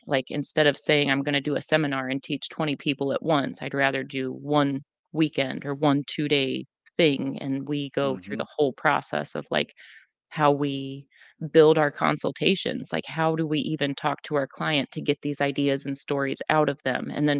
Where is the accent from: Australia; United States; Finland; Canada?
United States; Michigan; I grew up in Michigan. So those were the two names that I was most familiar with and followed all the time.